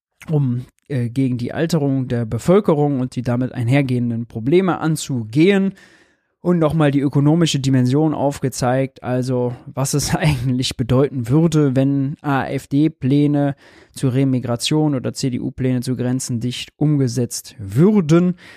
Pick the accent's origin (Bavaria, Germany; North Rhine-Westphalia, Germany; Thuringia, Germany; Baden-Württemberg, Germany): North Rhine-Westphalia, Germany; Mönchengladbach; In Mönchengladbach, da wo ich herkomme